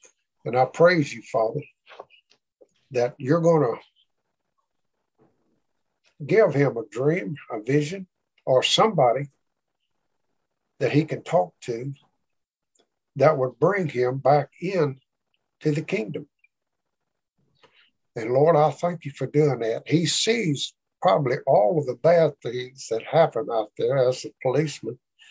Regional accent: Arkansas, United States; accent: Arkansas; Oh, that's just my Arkansas accent. I can't understand Yankee talk.

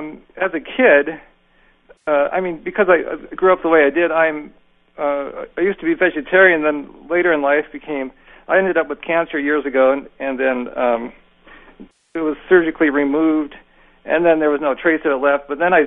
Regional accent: Nepal; Part of it was I grew up in Nepal with water buffalo milk, which is pretty strong.

